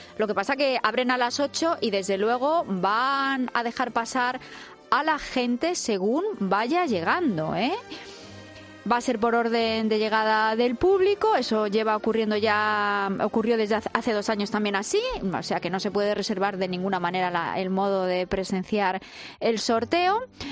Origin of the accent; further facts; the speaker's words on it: Community of Madrid, Spain; los madrileños somos los españoles que más jugamos en lotería de Navidad.